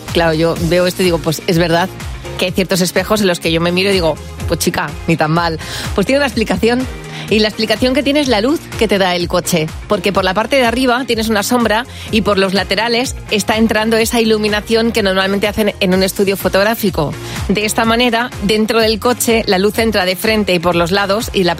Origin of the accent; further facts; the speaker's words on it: Madrid, Community of Madrid, Spain; somos simpáticos los madrileños que nos preguntas por el metro y te llevamos